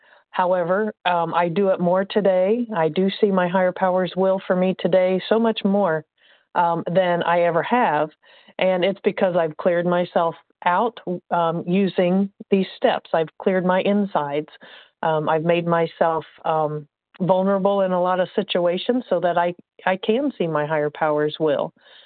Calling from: Indiana, United States; I'm calling from Indiana.

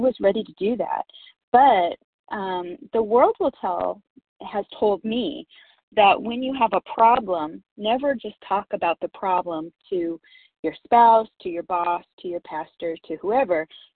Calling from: North Carolina, United States; I'm calling from North Carolina.

